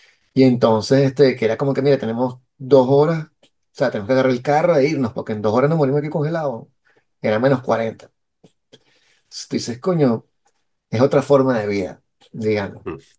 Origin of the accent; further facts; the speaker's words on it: Venezuela; siendo venezolano, tú no puedes estar en un sitio que si la electricidad sea 48 horas te mueren.